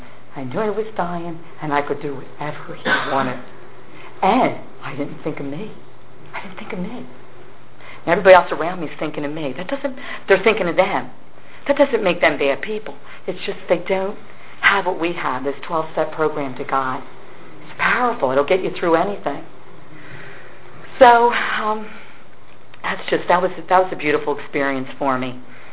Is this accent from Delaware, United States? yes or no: yes; Delaware, United States; I'm like, I'm from Delaware. But I was in Colorado, but I'm from Delaware.